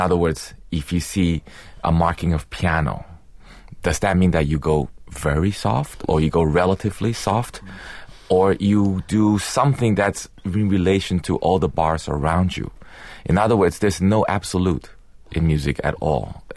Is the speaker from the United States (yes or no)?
no; Taiwan; English is a second language; I mean, that's how I grew up in Taiwan. My parents didn't have access to live concerts.